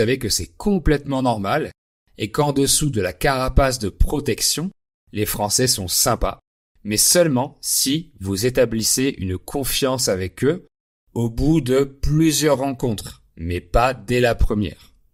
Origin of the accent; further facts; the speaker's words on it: France; moi, noix de coco puisque je suis français.